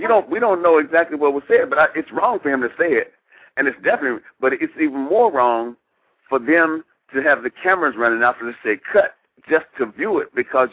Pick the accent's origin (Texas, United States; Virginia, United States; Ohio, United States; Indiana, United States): Texas, United States; A lot of people hated me because I was from Texas because we killed presidents.